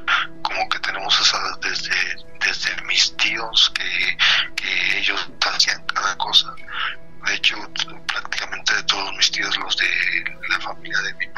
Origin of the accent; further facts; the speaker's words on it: Tlaxcala, Mexico; nosotros somos de Tlaxcala.